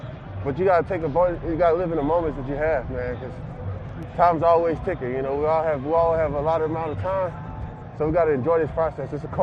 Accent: the South, United States; It's cold out here, bro. Hey, man, I'm from the South.

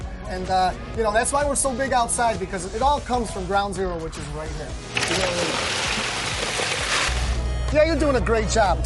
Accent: Chicago, Illinois, United States; I grew up about 4 miles away in the Bridgeport area by White Sox Park.

